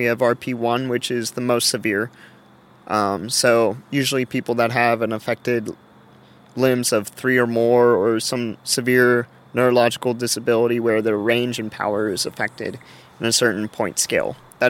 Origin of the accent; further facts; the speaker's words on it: Maryland, United States; I'm like, I'm from Maryland.